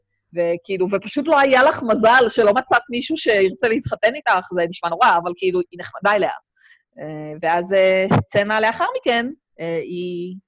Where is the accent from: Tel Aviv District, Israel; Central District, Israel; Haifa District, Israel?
Central District, Israel; אני גדלתי במרכז, ושם כאילו, מה זאת אומרת?